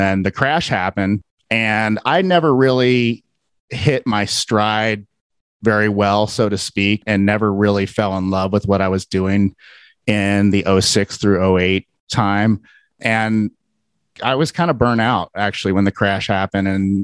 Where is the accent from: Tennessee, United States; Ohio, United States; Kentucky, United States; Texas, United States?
Ohio, United States; Cincinnati; moved away as an adult; now in Salt Lake City, United States; I've lived here for 22 years. I'm originally from Cincinnati, moved here when I was 26